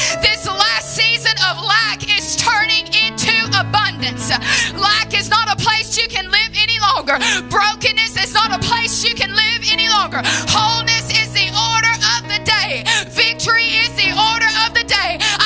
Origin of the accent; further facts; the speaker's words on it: Gadsden, Alabama, United States; I'm from Gadsden, Alabama. I'm not even from around here, so I don't know.